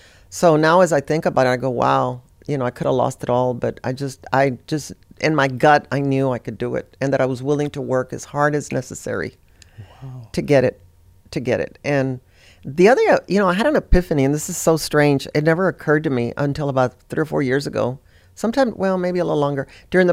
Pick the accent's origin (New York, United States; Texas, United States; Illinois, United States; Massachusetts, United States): Texas, United States; certainly growing up in South Texas, cooking with my mom, my grandmother